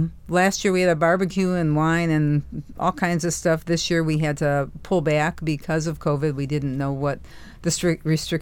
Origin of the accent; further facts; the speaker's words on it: Chicago, Illinois, United States; now in Marquette, United States; I'm from Chicago, but now I live here in this beautiful, diverse land, and so I want to do everything I can to help keep it so.